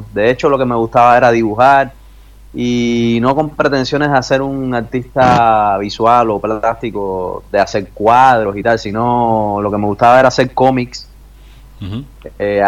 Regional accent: Santa Clara, Villa Clara, Cuba; una casa de cultura que hay en Santa Clara, en mi ciudad natal

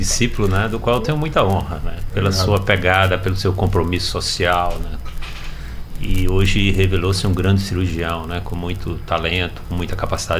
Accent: Pernambuco, Brazil; dos quais eu tenho muito orgulho enquanto pernambucano

